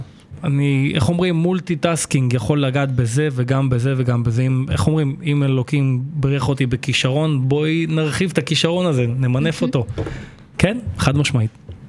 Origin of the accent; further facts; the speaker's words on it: Netanya, Central District, Israel; אני נולדתי, גדלתי בנתניה כל חיי, עוד מהימים שאימא השריצה אותי אי שם בלניאדו. אז כן, יש לי לויאליות מאוד גדולה לעיר שלי